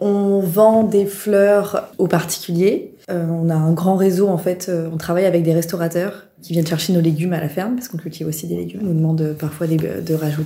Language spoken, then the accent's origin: French; Orléans, Centre-Val de Loire, France; moi je suis originaire d'Orléans